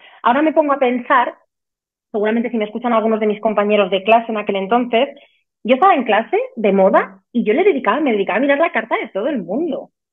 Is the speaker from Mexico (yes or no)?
no; Zaragoza, Aragon, Spain; now in Switzerland; yo soy de Zaragoza, como Cris.